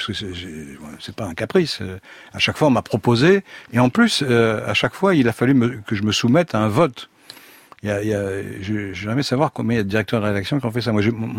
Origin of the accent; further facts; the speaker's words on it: Nogent-sur-Marne, Île-de-France, France; Non, j'ai grandi à Nogent-sur-Marne.